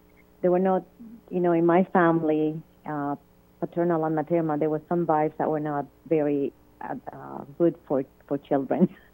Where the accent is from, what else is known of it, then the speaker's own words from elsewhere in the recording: Dominican Republic; moved away; let's say I'm from, you know, from the islands, I'm from the Dominican Republic, I was born.